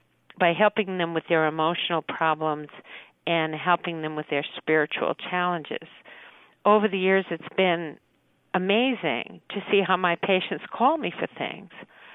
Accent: Massachusetts, United States; the woman that planned both my mom and dad's funeral in my hometown in Massachusetts

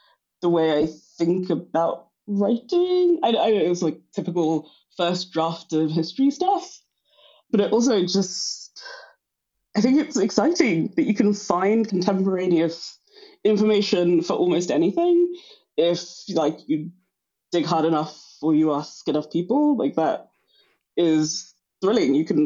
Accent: Ghana; because I am Ghanaian

